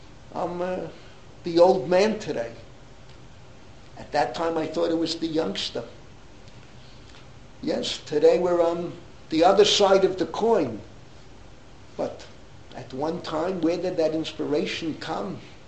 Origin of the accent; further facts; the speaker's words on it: Bronx, New York, United States; that was the only place there was any Yiddishkeit in the Bronx when I was growing up on Shabbos.